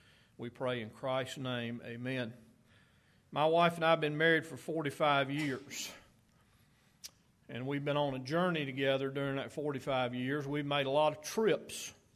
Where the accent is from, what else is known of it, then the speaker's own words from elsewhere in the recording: Rock Hill, South Carolina, United States; we grew up in Rock Hill. If you wanted to rent a house, you went over, you talked to whoever owned it, and you'd move